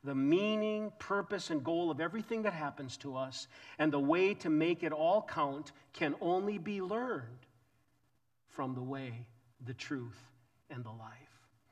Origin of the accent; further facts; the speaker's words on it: Minnesota, United States; See, I come from Minnesota, Minnesota Viking fan. They came to Minnesota in 1961. I was 2 years old.